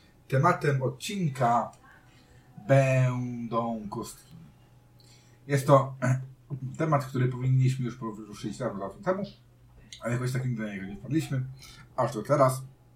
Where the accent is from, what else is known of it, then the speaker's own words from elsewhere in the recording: Silesian Voivodeship, Poland; Ale my, jako że jesteśmy chytrymi ludźmi ze Śląska